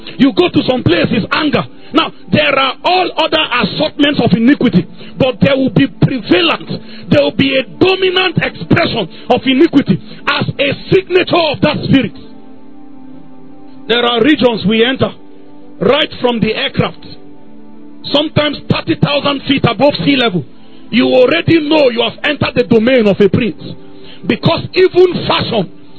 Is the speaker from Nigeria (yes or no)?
yes; Kaduna, Kaduna State, Nigeria; I'm coming from Kaduna. Kaduna have its own shade of darkness.